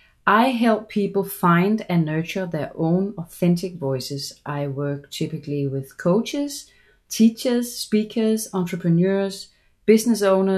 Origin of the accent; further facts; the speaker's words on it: Denmark; English is a second language; now in Germany; Now, as you can hear, I have an accent. I grew up in Denmark. My mom was Danish, but my dad was American, so there's always been that natural connection for me. And at this point, I'm based in Germany